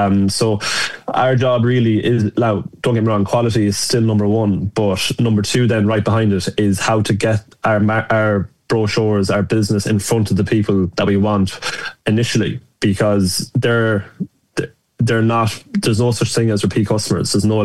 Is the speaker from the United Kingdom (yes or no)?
no; Castlebar, Connacht, Ireland; You'd have, like, I'm from Castlebar